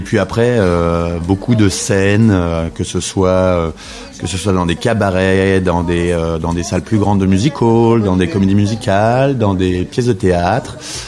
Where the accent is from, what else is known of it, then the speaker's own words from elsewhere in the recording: Angers, Pays de la Loire, France; Moi, je suis originaire d'Angers.